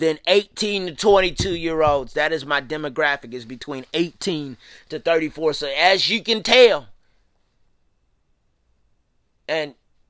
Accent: Columbus, Ohio, United States; Columbus, Ohio. Come on, Columbus. Y'all know this is my hometown.

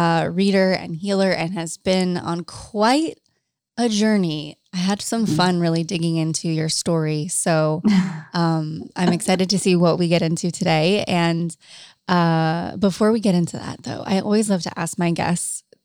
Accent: Topanga, California, United States; Well, I actually come from Topanga, so I know all about fire season.

